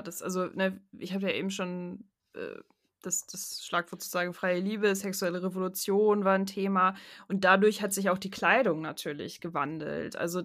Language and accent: German; Hamburg, Germany; Ich bin ja in der Nähe von Hamburg aufgewachsen